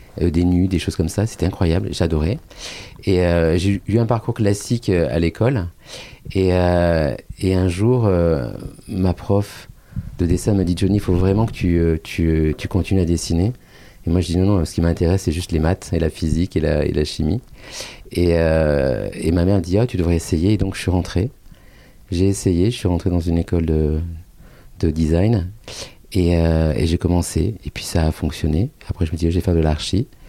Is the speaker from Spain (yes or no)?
yes; Seville, Andalusia, Spain; je viens du fin fond de l'Espagne, de Séville. Parents, famille. De San Lucas de Barrameda, qui est dans le sud de Séville et Cadiz.